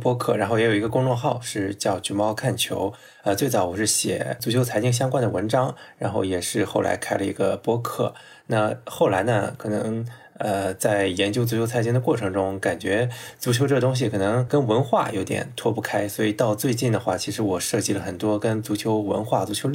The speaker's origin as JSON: {"language": "Chinese", "region": "Shandong", "country": "China", "said": "因为我是山东人"}